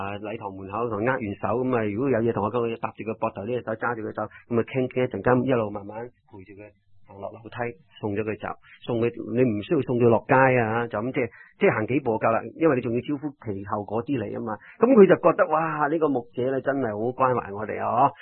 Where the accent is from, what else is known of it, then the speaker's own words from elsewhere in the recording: Guangdong, China; 我哋广东人最好讲嘅一句说话就是执生